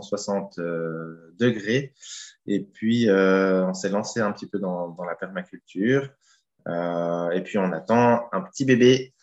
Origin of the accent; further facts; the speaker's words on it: Switzerland; moved away as an adult; now in France; on est un couple marié, on vient de Suisse. Et on est installé dans le Limousin depuis 3 ans. On a respectivement 36 et 35 ans.